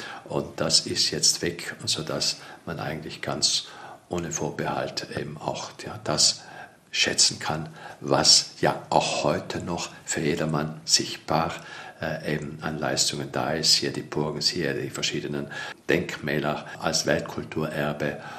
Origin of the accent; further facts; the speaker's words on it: Trentino-Alto Adige, Italy; Südtirol, ich stamme ja aus der Gegend, hatten wir diesbezüglich keinerlei Probleme.